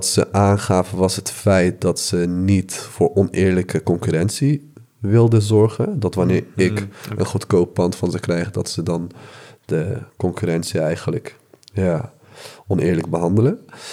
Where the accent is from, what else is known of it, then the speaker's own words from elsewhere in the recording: Maarssen, Utrecht, Netherlands; ik ben zelf geboren en getogen in Maarsen. Dus in eerste instantie was het de bedoeling dat ik daar te werk zou gaan. Maar inmiddels ben ik verhuisd naar Leidse Rijn, Utrecht.